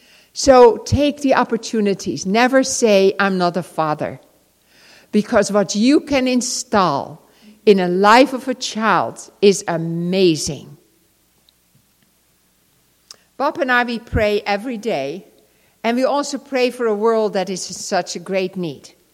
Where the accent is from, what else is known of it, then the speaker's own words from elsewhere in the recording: Netherlands; So I said to him, Oh, hey, I'm from Holland. That's always good to say.